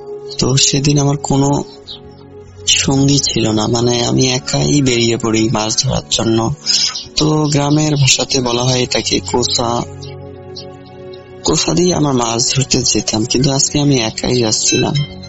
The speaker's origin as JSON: {"language": "Bangla", "town": "Nageshwari", "region": "Rangpur Division", "country": "Bangladesh", "tie": "born or raised there", "said": "আমার বাড়ি কুড়িগ্রাম জেলার নাগেশ্বরী থানায়। গ্রামের নামটি হলো কাদিটারি।"}